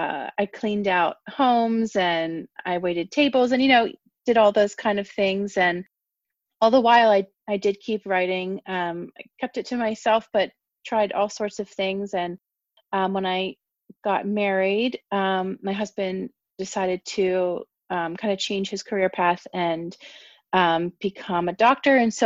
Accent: United States; accent: American; And I hope my ugly American accent does not ruin your perception of me.

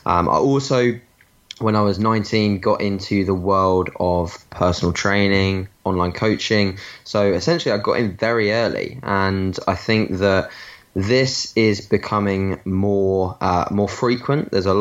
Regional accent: Brighton, South East England, United Kingdom; So I am 20 years old. I'm from Brighton in the UK

